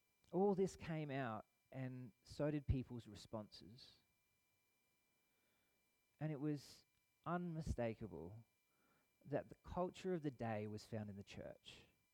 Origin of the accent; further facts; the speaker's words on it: Perth, Western Australia, Australia; also born or lived in Sydney; If you don't know much about me or anything about me, I was born in Western Australia to two English migrant parents. So I'm a first-generation Aussie. I've spent most of my life in Perth